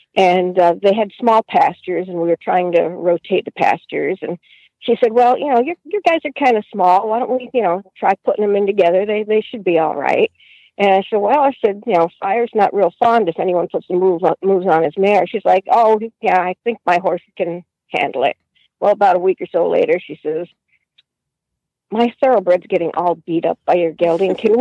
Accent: Syracuse, New York, United States; now in Florida, United States; No, the first couple of years that we lived down here, it was a little bit weird because we came from Syracuse, New York.

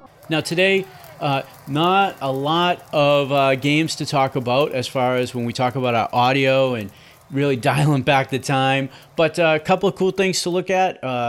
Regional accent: Boston, Massachusetts, United States; accent: Boston; I'm from Boston. I make no qualms about it. And sometimes my accent will throw off the pronunciations of names

